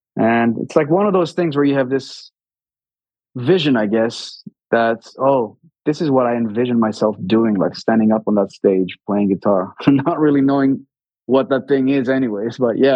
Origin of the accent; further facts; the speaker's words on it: Greece; I grew up in Greece, obviously. So the culture here is mainly Greek folk music.